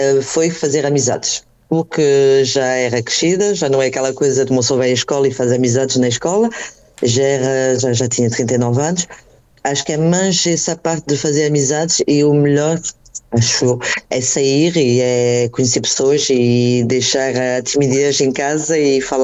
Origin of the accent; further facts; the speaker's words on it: Braga, Norte, Portugal; moved away as an adult; now in Paris, France; Eu nasci cá em Paris. Eu fui para Braga com 12 anos. Meus pais quiseram voltar para Portugal e eu tinha 12 anos quando fui para Braga. E, entretanto, voltei para cá com 39.